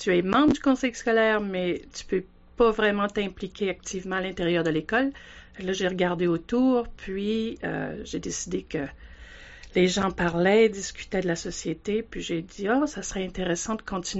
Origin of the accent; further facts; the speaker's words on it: Quebec, Canada; moved away as an adult; also born or lived in Regina; now in Victoria, Canada; Je suis déménagée du Québec, du Lac-Saint-Jean, pour m'en venir à Victoria. Ben, en premier, je suis allée à Regina.